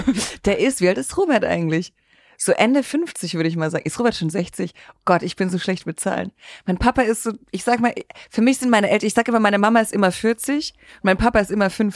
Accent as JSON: {"language": "German", "town": "Unterrotenstein", "region": "Baden-Württemberg", "country": "Germany", "tie": "born or raised there", "also_born_or_lived": "Rottweil", "said": "Die älteste Stadt Baden-Württembergs, hat eine tolle Fasnet. Ist meine Heimat, bin ich geboren. Ich liebe Rottweil."}